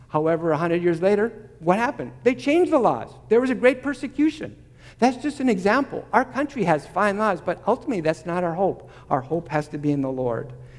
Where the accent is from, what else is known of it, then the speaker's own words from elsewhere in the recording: Minnesota, United States; also born or lived in North Dakota; And I grew up in Minnesota and spent time in North Dakota.